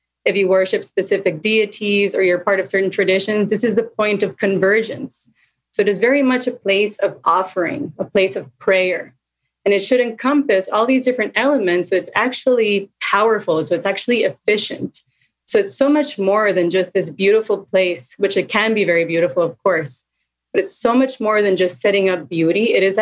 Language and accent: English; Costa Rica; all the way in Central America, where I'm from Costa Rica.